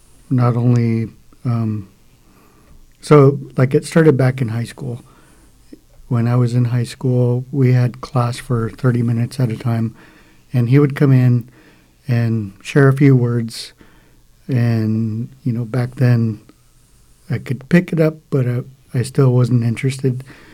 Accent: Washington, United States; I'm from Lummi. I'm a Lummi language teacher at Ferndale High School, also at Horizon Middle School, and also teach Lummi language for our community.

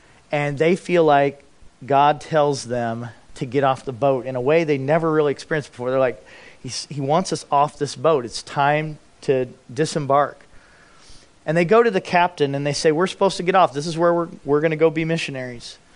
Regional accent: Alaska, United States; because we're from Alaska, and they're from California

